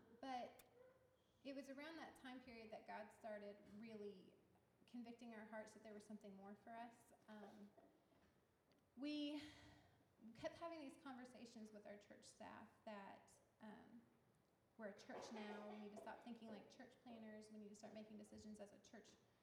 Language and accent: English; Bloomfield, Indiana, United States; also born or lived in Pennsylvania; So even though we were in Pennsylvania for 8 years, I'm actually from Indiana. I was born and raised here. I grew up in a little town called Bloomfield.